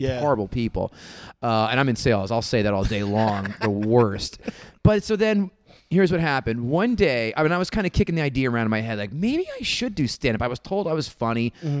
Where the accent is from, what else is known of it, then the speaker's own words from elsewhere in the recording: Princeton, New Jersey, United States; And I'm from Princeton.